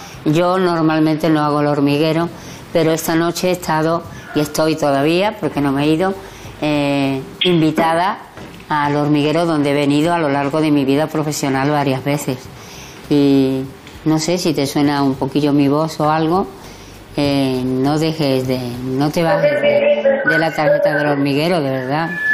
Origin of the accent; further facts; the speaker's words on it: Andalusia, Spain; Somos andaluz, me encanta eso.